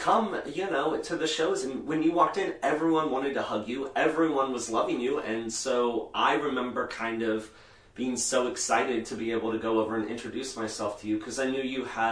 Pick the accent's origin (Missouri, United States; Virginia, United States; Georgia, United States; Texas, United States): Missouri, United States; Lee's Summit; I grew up in Lee's Summit, and so I was always, like, kind of close to what I felt.